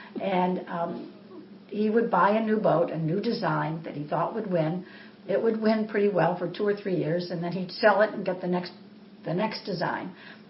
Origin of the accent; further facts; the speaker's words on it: Chicago, Illinois, United States; Anyway, I grew up in Chicago sailing with my dad in the summer and skiing in the winter.